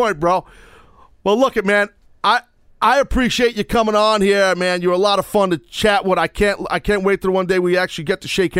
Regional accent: New York City, New York, United States; So to wrestle him there in my hometown right here, we're doing a show right now from Midtown, right down the block from Madison Square Garden as we speak.

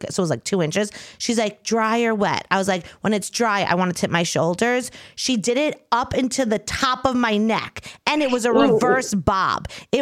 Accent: New York, United States; now in New York City, United States; No, but I'm from Long Island. Like, I know what they look like.

